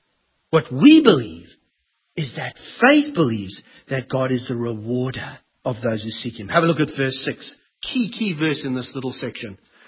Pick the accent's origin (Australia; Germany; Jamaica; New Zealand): Australia; Perth, Western Australia; Maybe it's because I'm from Perth and there's no hills.